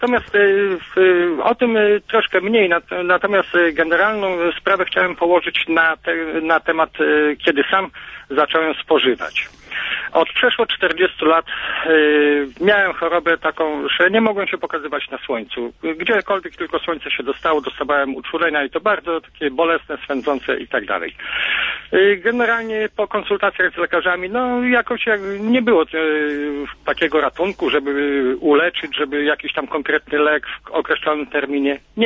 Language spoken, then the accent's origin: Polish; Bełchatów, Łódź Voivodeship, Poland; I ja jestem z Bełchatowa.